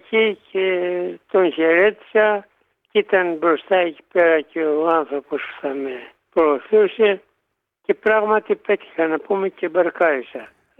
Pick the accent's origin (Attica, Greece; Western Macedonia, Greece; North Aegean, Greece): Attica, Greece; Athens; born there; Κοιτάξτε να δείτε, εγώ γεννήθηκα στην Αθήνα.